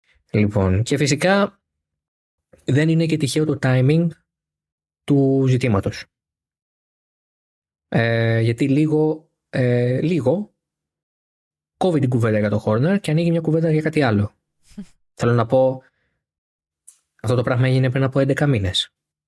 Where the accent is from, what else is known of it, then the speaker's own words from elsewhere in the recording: Greece; Είμαι Έλληνας, ξέρω από αυτά.